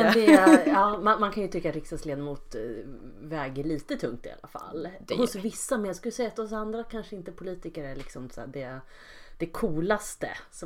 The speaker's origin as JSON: {"language": "Swedish", "town": "Bålsta", "region": "Uppsala County", "country": "Sweden", "said": "Bålsta, som ligger Enköping, alltså Uppland."}